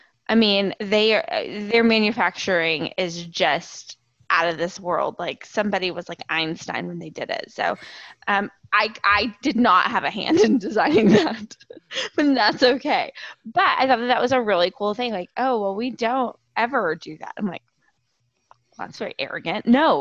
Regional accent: Texas, United States; I'm from West Texas. We have our own like mom and pop fast cash chains of Mexican food, and I go home and that's my first stop. Like, I get to Lubbock

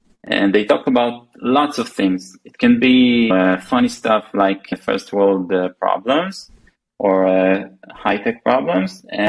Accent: Safed, Northern District, Israel; We were both born and raised in Tzfat, and we went to school together.

